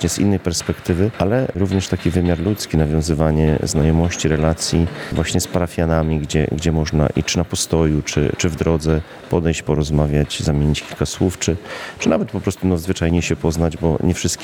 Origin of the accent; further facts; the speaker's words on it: Chełm Śląski, Silesian Voivodeship, Poland; pochodzę tam z Chełmuśląskiego, gdzie jest tradycja pielgrzymki do Kalwarii Zebrzydowskiej